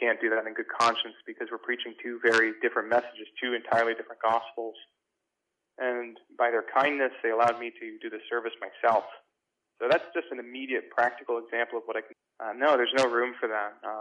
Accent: Brooklyn, New York, United States; I'm Puerto Rican. I was born and raised in Brooklyn.

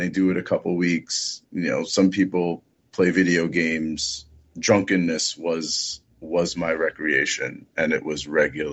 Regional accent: Laurelton, New York, United States; I moved out of the house at 22, moved into Seaford, Long Island. I grew up in Laurelton, Queens. Moved to Seaford.

